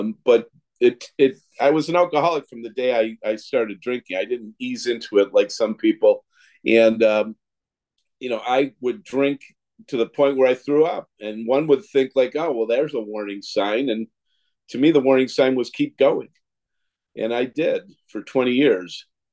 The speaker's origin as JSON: {"language": "English", "town": "Kenmore", "country": "United States", "tie": "born or raised there", "said": "I grew up in Kenmore. I'm back living in Kenmore."}